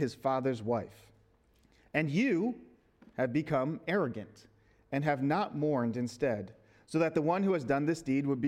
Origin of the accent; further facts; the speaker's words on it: Baltimore, Maryland, United States; When I was 14, I grew up in Baltimore.